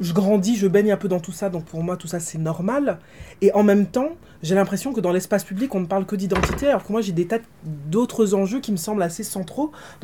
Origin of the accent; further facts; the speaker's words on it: Martinique; je suis martiniquaise, que j'ai grandi en Martinique à une période pendant laquelle la question, la discussion sur l'identité est très forte.